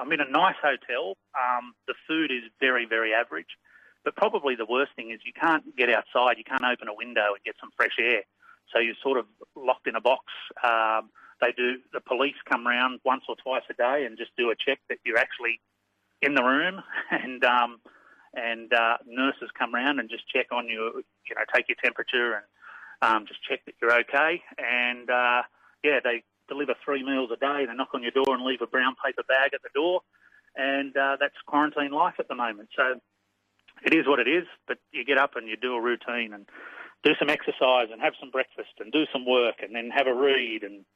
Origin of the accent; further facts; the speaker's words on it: Sydney, New South Wales, Australia; the flight that we had coming back into Sydney, my home state, got cancelled